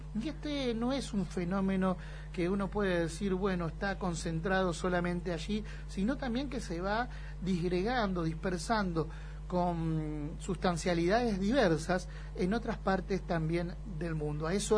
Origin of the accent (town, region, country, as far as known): Argentina